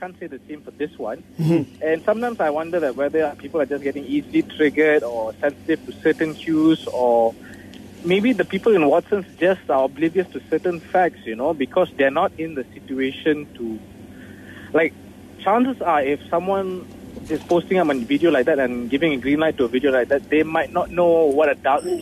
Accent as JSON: {"language": "English", "country": "India", "said": "I'm an Indian guy, and when I was young, I was succumbed to that, like the beauty factor of white."}